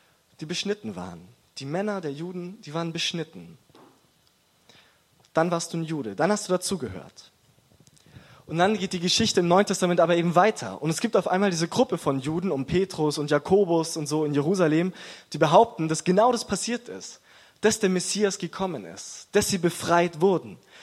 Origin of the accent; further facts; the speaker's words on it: Augsburg, Bavaria, Germany; also born or lived in Munich; dass ich in München geboren und in Augsburg aufgewachsen bin